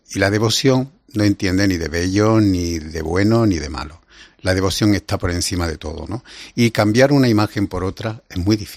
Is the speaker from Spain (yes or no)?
yes; Córdoba, Andalusia, Spain; Primeramente por hacer un crucificado que iba para Córdoba, la capital, para mi sitio, mi tierra, ¿no?